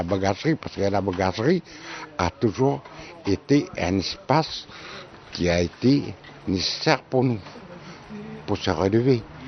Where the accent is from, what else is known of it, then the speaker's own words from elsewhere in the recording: New Caledonia; now in France; Moi, je suis de la Nouvelle-Calédonie. Et quand je suis revenu, je n'ai pas trouvé de logement.